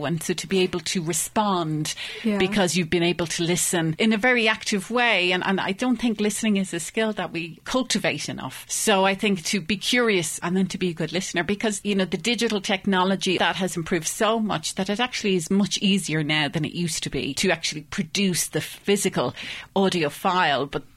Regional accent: Ireland; now in Boulder, United States; I'm from Ireland originally

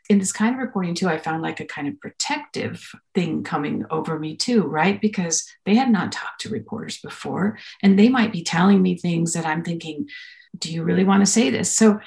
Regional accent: New Mexico, United States; also born or lived in California; As you're speaking, I was thinking about when I moved back to New Mexico from California and I was covering a community in Albuquerque

